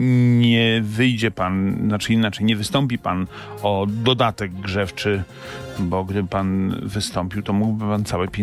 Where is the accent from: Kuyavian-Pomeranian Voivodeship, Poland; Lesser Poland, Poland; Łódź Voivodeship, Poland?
Kuyavian-Pomeranian Voivodeship, Poland; Świecie; ja pochodzę to może złe słowo, wychowałem się w Świeciu nad Wisłą.